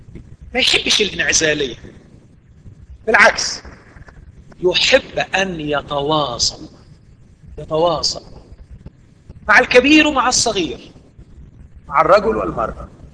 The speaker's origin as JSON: {"language": "Arabic", "country": "Egypt", "said": "وعيب عندنا في مصر"}